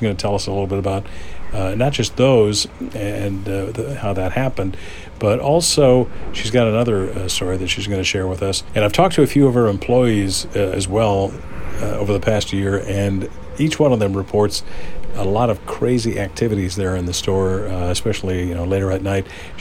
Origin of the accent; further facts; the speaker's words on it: Wisconsin, United States; we're both from Wisconsin